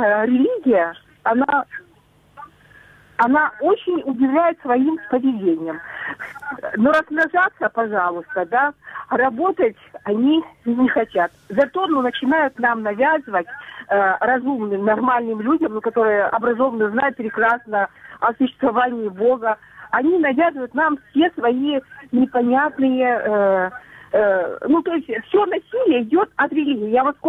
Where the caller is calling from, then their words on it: Kryvyi Rih, Dnipropetrovsk Oblast, Ukraine; Я дзвоню з міста Кривий Рог